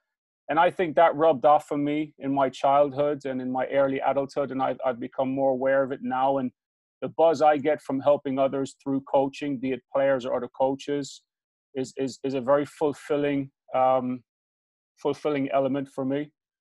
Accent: Ireland; now in London, United Kingdom; I'm from Ireland. I was born and raised and bred in Ireland, but I've been living in London for about 12 or 14 years now.

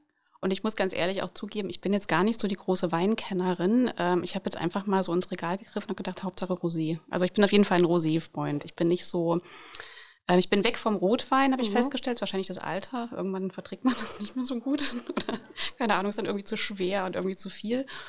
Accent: East Germany, Germany; Dann ist es aber bei mir so gewesen, als ich 13 war, war die Wende. Ich bin ja im Osten groß geworden.

